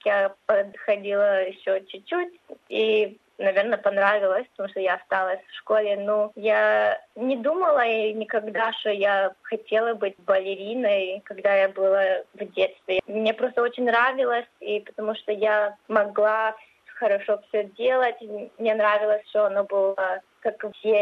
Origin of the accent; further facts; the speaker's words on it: Caulfield, Victoria, Australia; also born or lived in Kyiv, Ukraine; Нет, я родилась в Украине, в Киеве. Я эмигрировала в Австралию со своей мамой и папой, когда мне было 6 лет. Я начала заниматься балетом, когда мне было 7 лет. Я начала в очень маленькой школе, в церкви Хоу. Школа была, наверное, 5 минут, где мы жили, в Кофилде.